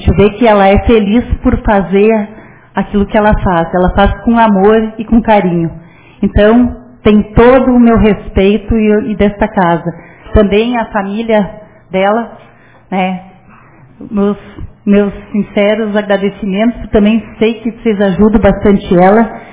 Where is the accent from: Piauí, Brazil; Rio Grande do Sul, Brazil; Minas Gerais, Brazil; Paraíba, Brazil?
Rio Grande do Sul, Brazil; Barão do Triunfo; É uma alegria muito grande de dizer que a gente é de Barão do Triunfo